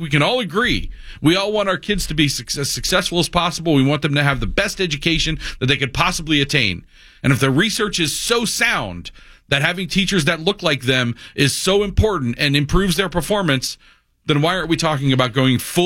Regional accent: Miami, Florida, United States; And then a majority of my teachers, when I grew up in Miami, were of color.

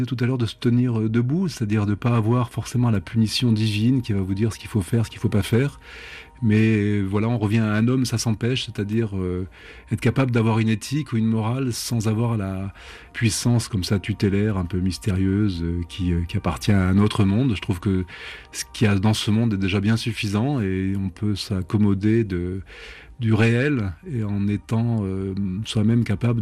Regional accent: France; vous savez, une très grande chance quand on est français, c'est qu'on peut voyager partout dans le monde.

